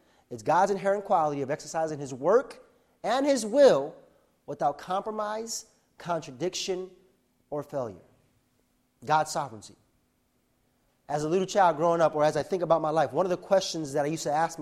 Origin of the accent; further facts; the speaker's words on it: South Bronx, New York, United States; I grew up in the South Bronx into a life of, I would say, poverty, all right?